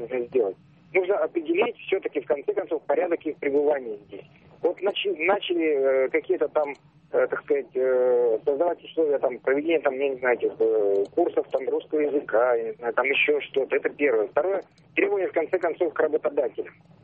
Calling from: Vologda, Vologda Oblast, Russia

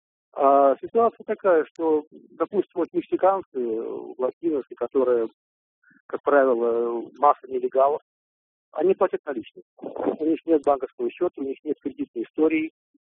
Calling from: Texas, United States; я вам звоню из Техаса, Америка.

